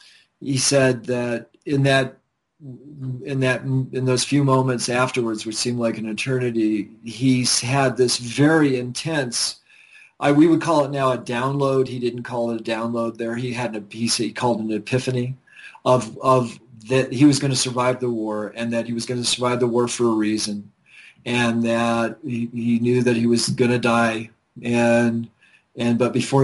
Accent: Park Forest, Illinois, United States; There's a little shrine to my hometown where I grew up, Park Forest, Illinois.

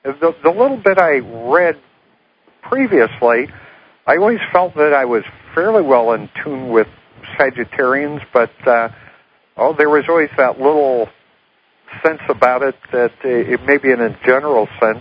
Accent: Akron, Ohio, United States; born there; But, I was born up in Akron, Ohio, and was brought up in childhood in the United Church of Christ.

